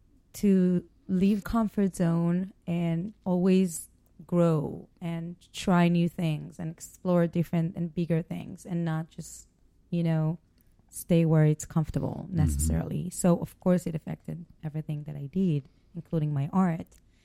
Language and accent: English; Eilat, Southern District, Israel; I grew up in a very small city, mm-hmm. like Eilat.